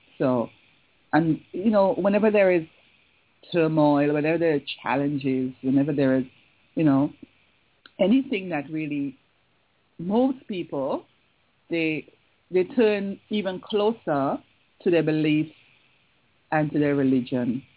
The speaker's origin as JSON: {"language": "English", "country": "Grenada", "moved": "as an adult", "lives_now": "Australia", "said": "I'm from Grenada in the Caribbean, and I've been in Australia for the last about 22 years."}